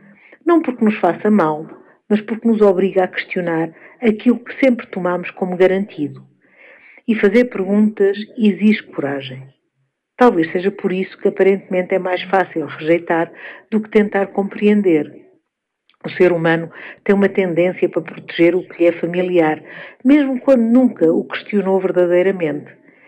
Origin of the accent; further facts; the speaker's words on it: Guarda, Centro, Portugal; also born or lived in Germany; Sou portuguesa, nascida e criada em Portugal, numa família tradicional, da guarda, cresci com referências muito próprias sobre o que era o normal, o adequado ou o aceitável. Mas quando vivi na Alemanha